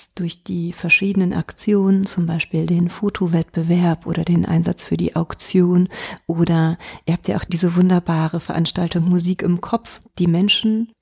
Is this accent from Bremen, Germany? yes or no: no; North Rhine-Westphalia, Germany; Ich komme aus Nordrhein-Westfalen.